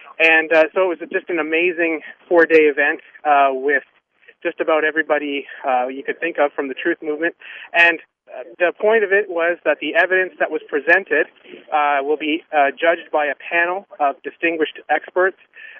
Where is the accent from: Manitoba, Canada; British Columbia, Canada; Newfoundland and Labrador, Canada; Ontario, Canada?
Ontario, Canada; Stratford; And I'm an engineer from Stratford, Ontario.